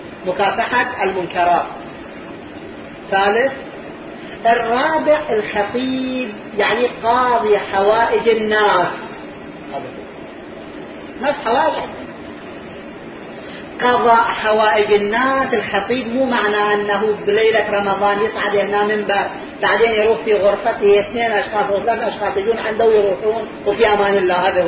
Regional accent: Karbala, Karbala Governorate, Iraq; كان عندنا في كربلاء رجل خطيب الآن موجود في كربلاء

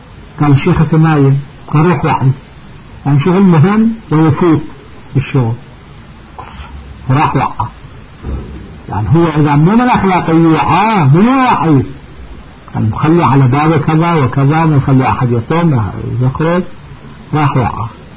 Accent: Iraq; ترد واحد كان عندنا في العراق، هذه القصة مال قبل 45 سنة في البصرة

